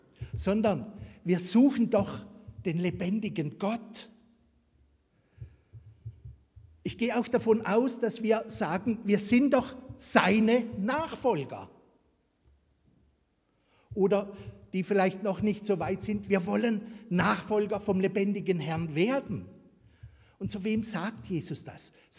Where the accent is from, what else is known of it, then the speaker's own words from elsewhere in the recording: Baden-Württemberg, Germany; ich komme aus dem Kraichgau, so aus dem baden-schwäbischen Land.